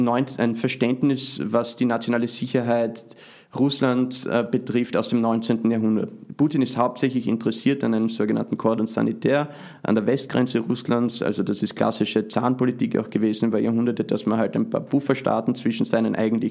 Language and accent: German; Austria; now in United States; Also Sie meinen, weil ich als Österreicher in den